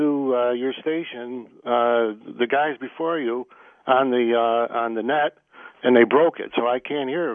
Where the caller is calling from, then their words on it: Beijing, China; Right outside of Beijing.